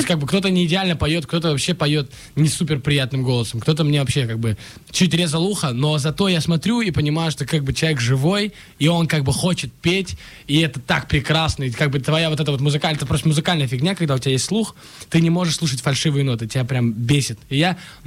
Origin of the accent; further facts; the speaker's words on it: Moscow, Russia; also born or lived in Makhachkala; Я родился в Махачкале, и рос там до 3 лет, потом переехал под Москву, потом пред Москву, потом Москву, я вообще не знаю, откуда я вообще. Я с районов.